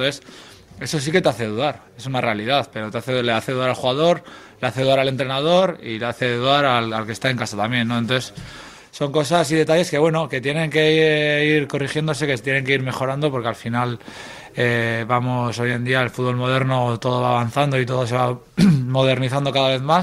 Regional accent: Pamplona, Navarre, Spain; pues yo soy una persona de Pamplona, de Navarra, que no había salido nunca de casa

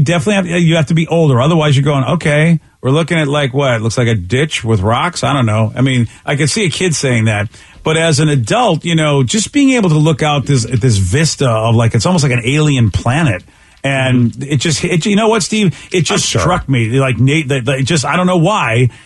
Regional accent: Boston, Massachusetts, United States; every big city I grew up in Boston, and I was just like, any big city I was

